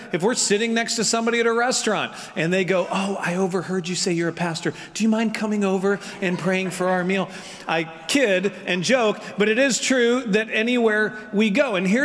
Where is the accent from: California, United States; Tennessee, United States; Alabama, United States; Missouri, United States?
Missouri, United States; St. Louis; I grew up in Missouri, and Missouri shares a lot in common with the South. I grew up in St. Louis, which is very metropolitan